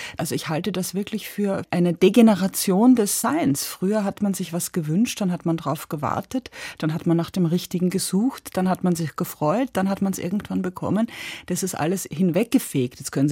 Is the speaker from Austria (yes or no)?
yes; Austria; Ich habe auch als Österreicherin da immer ein etwas anderes Verhältnis dazu gehabt